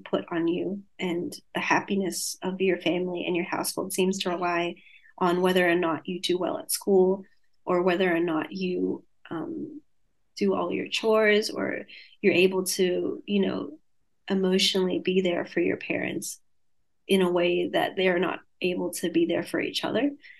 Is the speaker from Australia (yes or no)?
yes; Bankstown, New South Wales, Australia; And so I grew up around Bankstown and Sefton. So those are kind of like 10, 15 minutes away from the center of Cabramatta.